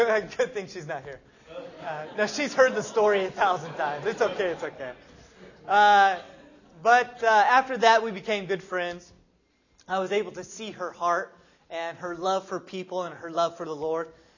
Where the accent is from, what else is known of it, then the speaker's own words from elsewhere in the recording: Sacramento, California, United States; I'm from California, from Sacramento, which is close to San Francisco.